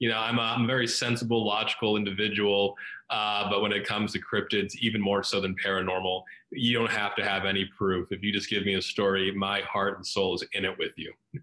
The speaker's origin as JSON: {"language": "English", "region": "Ohio", "country": "United States", "tie": "born or raised there", "said": "I grew up in Southwest Ohio. Out there, we know him as the Ohio Grassman."}